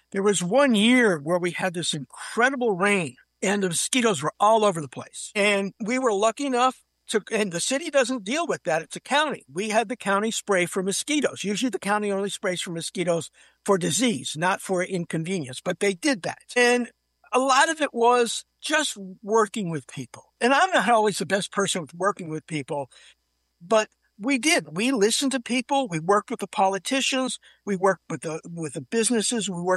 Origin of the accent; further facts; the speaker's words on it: Scranton, Pennsylvania, United States; So I grew up near the Scranton area of northeastern Pennsylvania.